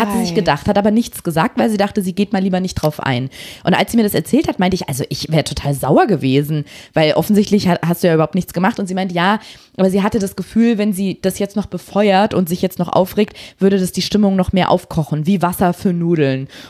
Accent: United States; So sind wir Amerikaner.

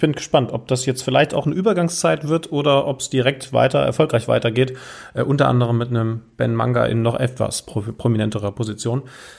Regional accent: Göttingen, Lower Saxony, Germany; Also ja, berühmte Szene aus Göttingen. Liebe Grüße in meiner alten Heimat.

